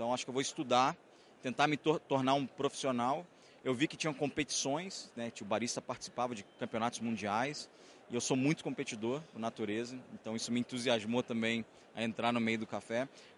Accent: Rio de Janeiro, Brazil; como carioca, assim, mais acostumado com uma cervejinha, o açaí de manhã também, água de coco.

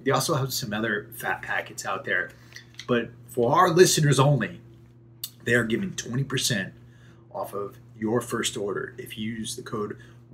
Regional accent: Connecticut, United States; I'm from Fairfield County, Connecticut.

